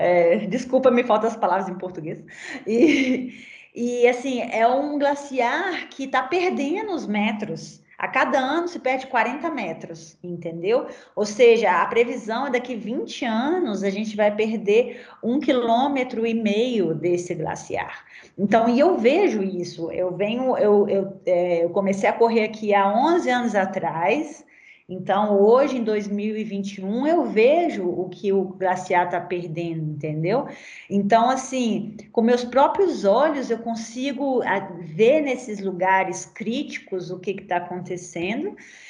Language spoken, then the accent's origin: Portuguese; Minas Gerais, Brazil; now in Europe; eu sou brasileira, moro na Europa já tem, né, 12 anos, mas eu sou advogada, me foquei no ambiental, então eu trabalhei como advogada para o meu estado de Minas Gerais, no Brasil.